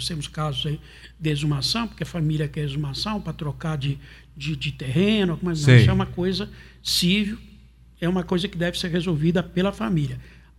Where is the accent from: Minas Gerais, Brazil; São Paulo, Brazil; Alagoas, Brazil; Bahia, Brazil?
São Paulo, Brazil; Goiás, eu sou paulista, Goiás me recebeu de braços abertos, fui muito bem-vindo ao estado